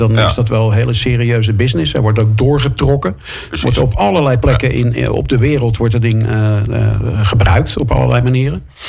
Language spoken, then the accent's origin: Dutch; Rotterdam, South Holland, Netherlands; Ik ben Rotterdammer van origine.